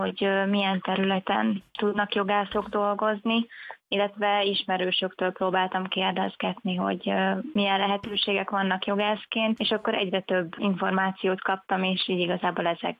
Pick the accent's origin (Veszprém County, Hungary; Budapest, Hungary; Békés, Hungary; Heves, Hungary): Veszprém County, Hungary; Pápa; born there; illetve például a szülővárosomban, Pápán is felfigyeltek erre a díjra